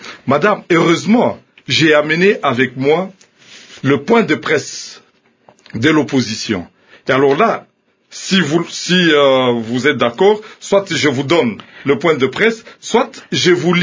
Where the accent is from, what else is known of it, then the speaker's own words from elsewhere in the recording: DR Congo; chez nous en République démocratique du Congo